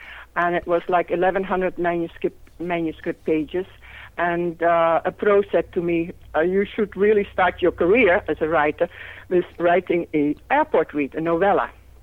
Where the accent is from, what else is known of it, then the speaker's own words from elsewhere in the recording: Vienna, Austria; also born or lived in Netherlands; But my mother is Viennese, and so I was brought up partly in Vienna and then in the Netherlands.